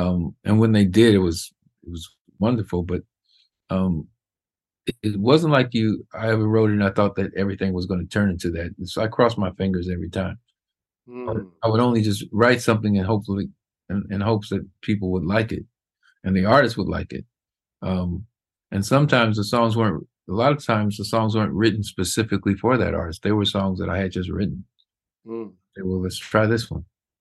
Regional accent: Indiana, United States; Growing up in the Midwest, it's kind of, you're from the Midwest, so you know what that's like.

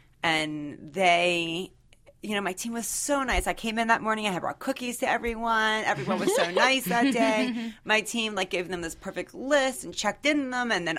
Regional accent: Washington, District of Columbia, United States; I'm from Washington, D.C.

